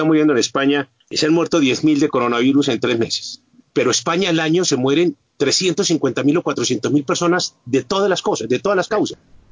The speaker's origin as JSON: {"language": "Spanish", "country": "Colombia", "said": "en mi país, en Colombia."}